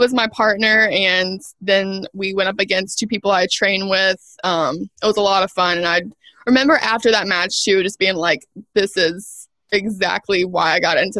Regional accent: the South, United States; I'm from the South. I'm definitely a big football fan.

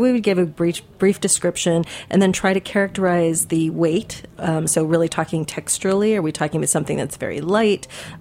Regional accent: Midwest, United States; I grew up in the Midwest, as I understand you did

